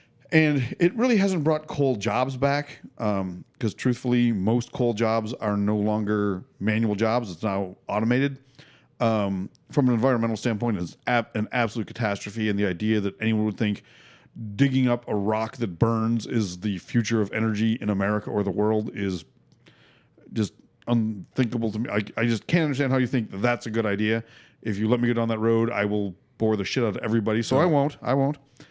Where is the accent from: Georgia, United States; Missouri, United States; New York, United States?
New York, United States; Buffalo; I hear you're from New York. And I'm like, first of all, I'm from Buffalo.